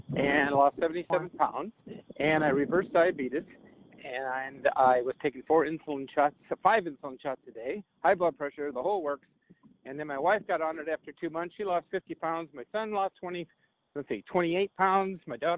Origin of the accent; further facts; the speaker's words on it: Des Moines, Iowa, United States; Des Moines